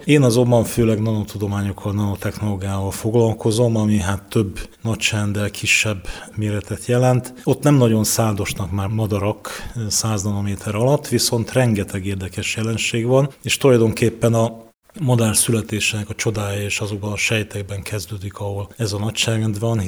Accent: Almásfűzitő, Komárom-Esztergom, Hungary; also born or lived in Tatabánya; Tatabányán ugyan megszülettem, de Almásfűzitőn egy vegyipari kohászati gyárnak a lakótelepén nőttem fel

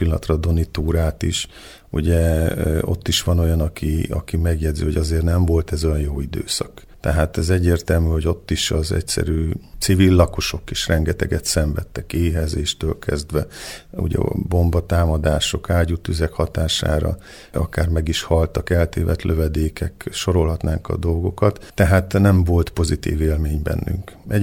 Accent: Füzér, Borsod-Abaúj-Zemplén, Hungary; Elsősorban otthon Fűzéren voltak ezek a beszélgetések a gyerekként, 14-15 évesen

